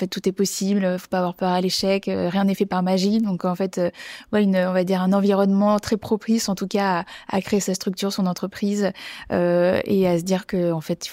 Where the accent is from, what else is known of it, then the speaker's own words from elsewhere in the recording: Bordeaux, Nouvelle-Aquitaine, France; Alors j'ai grandi à Bordeaux avec des parents et un frère, on va dire.